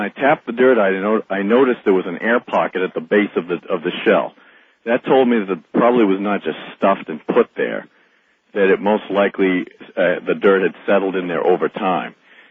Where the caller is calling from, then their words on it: Glendale, Arizona, United States; I'm calling from Glendale, Arizona. I've been listening to you since 1991.